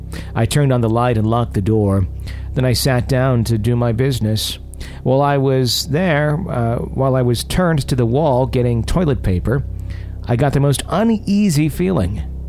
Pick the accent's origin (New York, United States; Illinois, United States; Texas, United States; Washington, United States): Texas, United States; We're from Texas, but we never really traveled, so this was exciting.